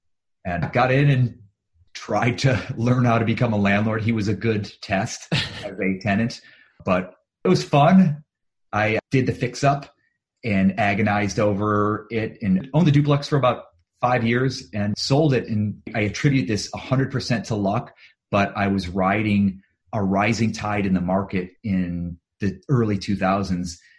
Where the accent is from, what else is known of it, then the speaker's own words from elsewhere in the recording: Ohio, United States; I'm originally from Ohio